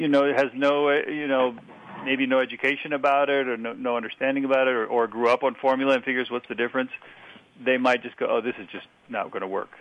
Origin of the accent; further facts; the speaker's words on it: Mexico; I grew up in Mexico. We call those tacos.